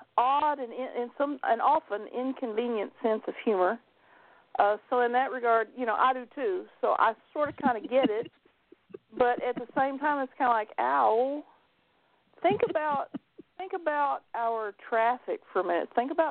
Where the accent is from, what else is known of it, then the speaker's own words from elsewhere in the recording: Clarksville, Tennessee, United States; I grew up in outside of Clarksville, Tennessee, which is just south of Fort Campbell, Kentucky